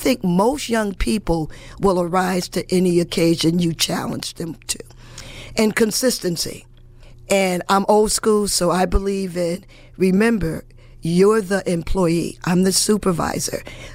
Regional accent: Hartford, Connecticut, United States; now in New Britain, United States; I'm originally from Hartford, and we could not do what we do in New Britain and Hartford. And that's just my opinion, but growing up there, I know it was not done.

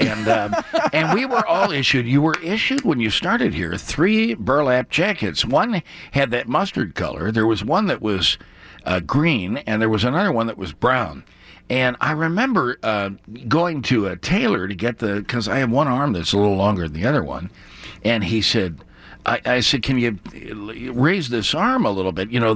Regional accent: Pittsburgh, Pennsylvania, United States; born there; I was born in Pittsburgh. That's where my folks are from. We moved out there and lived for 13 years.

